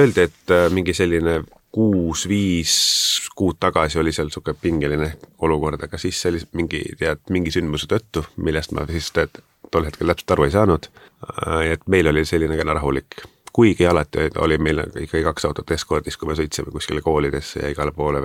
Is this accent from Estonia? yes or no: yes; Saare County, Estonia; ma olen Saaremaalt.